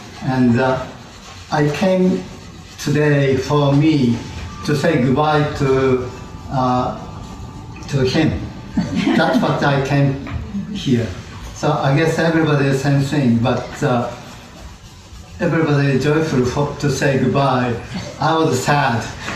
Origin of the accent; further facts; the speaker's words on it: Japan; I came from Atlanta with Edwin. I was driving for him. I'm a Japanese, and I've known Edwin since 1970.